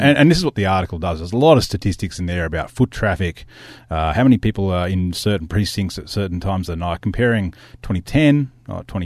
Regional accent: Canberra, Australian Capital Territory, Australia; now in Sydney, Australia; I come from Canberra, which is a dead city in the best of times.

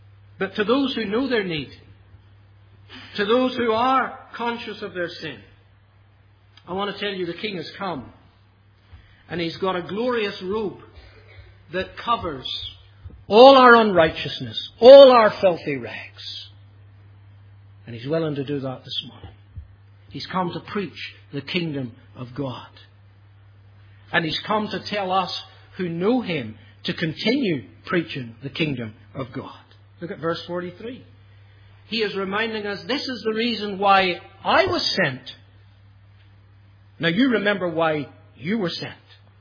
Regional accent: Australia; You and I have the honour of being Australian citizens, even though you don't have an accent like mine. I'm still proud to be an Australian citizen.

